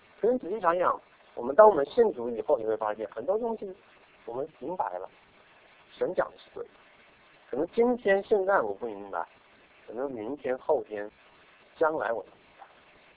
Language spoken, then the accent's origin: Chinese; China; now in Canada; 尤其我们这个中国人，我们从中国移民到这边，都是很出类拔萃的